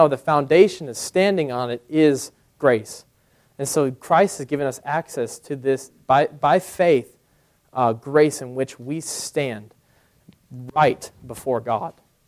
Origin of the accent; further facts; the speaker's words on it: Denver, Colorado, United States; I was born in Denver, raised there, and, you know, the Broncos were just my team.